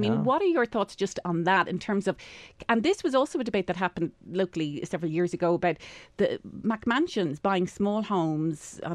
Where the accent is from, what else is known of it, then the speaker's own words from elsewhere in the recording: Ireland; now in United States; I'm from Ireland. I've lived in different European cities, and I still can't get over the size of the average American house.